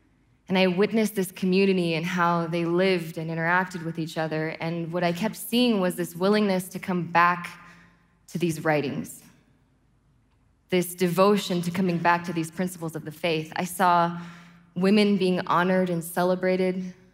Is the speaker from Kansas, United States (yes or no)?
no; Los Angeles, California, United States; And this is me. I grew up in Los Angeles. I went to an extremely diverse private school